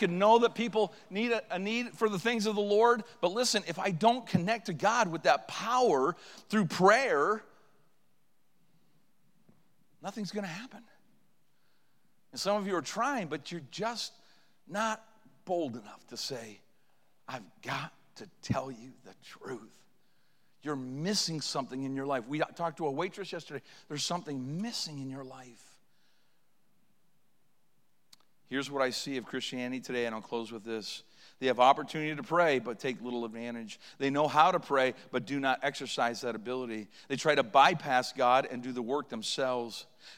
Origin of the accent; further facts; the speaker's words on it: Canada; And I'm saying, no, I'm Canadian. I'm a diehard Canadian. I love Canada.